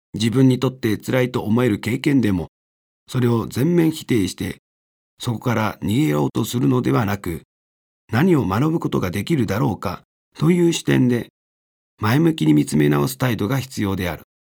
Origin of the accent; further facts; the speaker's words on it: Yamaguchi, Japan; 研修生を卒業して地元の山口県に帰り、